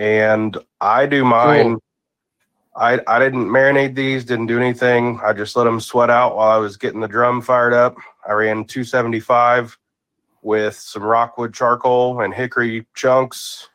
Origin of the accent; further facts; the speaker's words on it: Missouri, United States; I'm from Missouri, so I throw down on some pork steak.